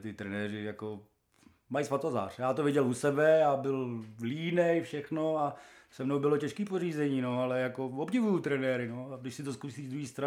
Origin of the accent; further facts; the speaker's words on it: Prague, Czechia; No, tak odmala. Já jsem vyrůstal na Smíchově a volba byla jasná.